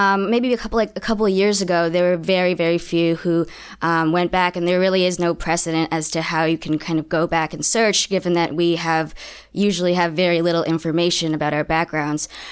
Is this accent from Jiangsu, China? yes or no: yes; Zhenjiang, Jiangsu, China; I'm from Zhenjiang City in Jiangsu.